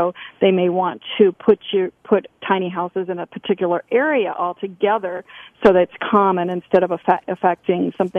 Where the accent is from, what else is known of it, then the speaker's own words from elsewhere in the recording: Minnesota, United States; I came from Minnesota about 5 years ago, lived in a big house, on lots of acreage, and came to Southwest Florida